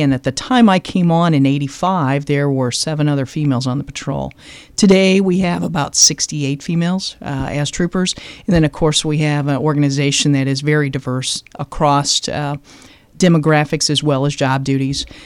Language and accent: English; Unionville, Missouri, United States; Originally, I'm from North Missouri, a place called Unionville, Missouri, and I attended college at Truman State University